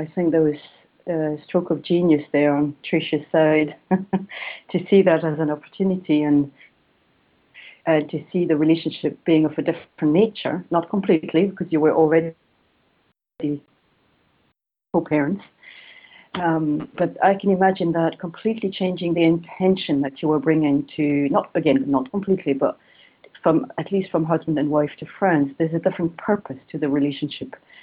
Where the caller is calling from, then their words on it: Scotland, United Kingdom; We've worked together for a little while from Scotland.